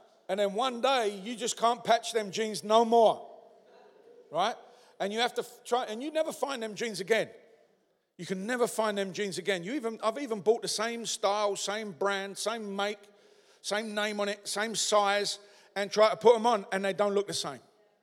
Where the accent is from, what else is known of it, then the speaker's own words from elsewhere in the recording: London, United Kingdom; I'm a white guy, obviously, but I come from the East End of London, and I come from a place that is in a Western society, but I come from a place where it was a community.